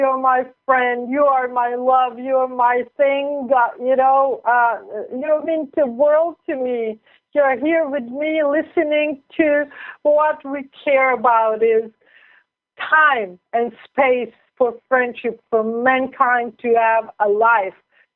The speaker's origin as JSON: {"language": "English", "country": "Israel", "tie": "born or raised there", "second_language": "English", "said": "My parents came from Libya, but I was growing up in Israel, so I didn't know nothing. For me, it was Israel, and I lived in a German neighborhood"}